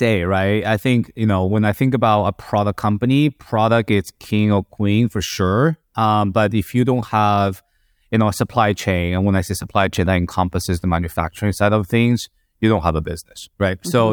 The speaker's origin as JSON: {"language": "English", "town": "Madrid", "region": "Community of Madrid", "country": "Spain", "tie": "born or raised there", "said": "Chinese in terms of my nationality, but grew up in Madrid."}